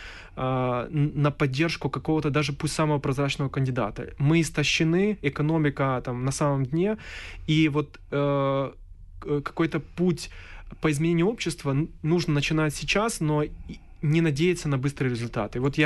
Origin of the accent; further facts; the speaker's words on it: Chernihiv, Chernihiv Oblast, Ukraine; born there; хотя родился на Восточной Украине. Ну, Чернигово — это, ну, пусть северо-восточное, но все же это левый берег Днепра.